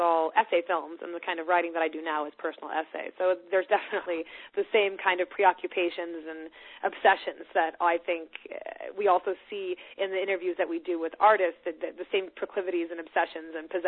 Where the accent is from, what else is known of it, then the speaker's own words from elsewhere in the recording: Sweden; first language Swedish; English is a second language; I'm translating novels from Swedish, which is my native language, to English.